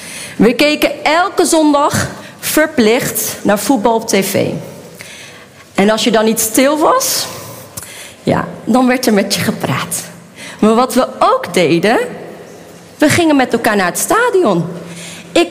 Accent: Houten, Utrecht, Netherlands; Ik ben opgegroeid in Houten. Ik kom uit een gezin van 6... Ik heb 2 broers en 3 zussen. En mijn vader is een typische Marokkaan.

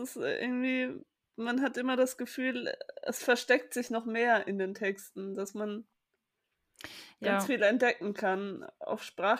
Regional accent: Southern Germany, Germany; Und ich als Süddeutsche, die... Ja, Saarländisch ist mir jetzt auch nicht so bekannt

